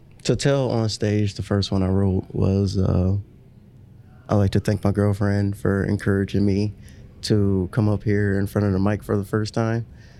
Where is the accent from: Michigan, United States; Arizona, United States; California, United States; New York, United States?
Michigan, United States; Detroit; Of course, I want to do a show in Detroit. That's my hometown.